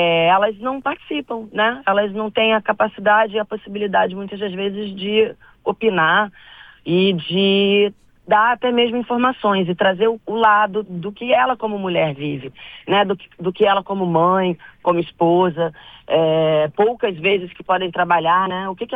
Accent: Brazil; E viver, né, como brasileira, esse papel que o nosso país tem no cenário internacional

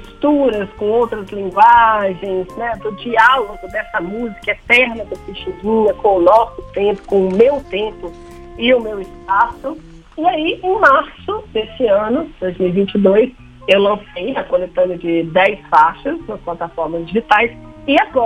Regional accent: Brazil; como brasileiro, como pessoa preta

